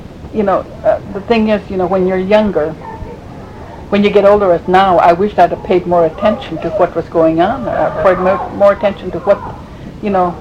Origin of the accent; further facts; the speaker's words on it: Karluk, Alaska, United States; Originally, I'm from Karlik.